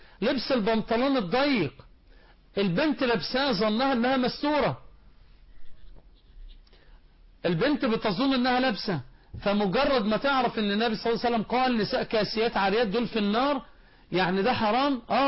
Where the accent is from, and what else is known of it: Egypt